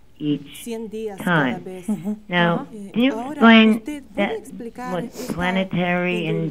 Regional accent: New Jersey, United States; I'm from New Jersey.

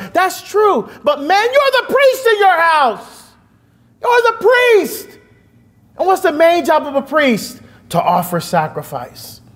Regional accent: New Jersey, United States; I was a Benedictine. I grew up in Jersey, right, around the Italians.

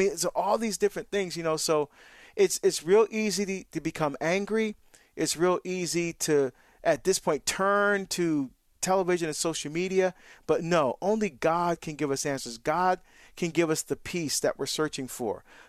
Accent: New Jersey, United States; I'm from Jersey.

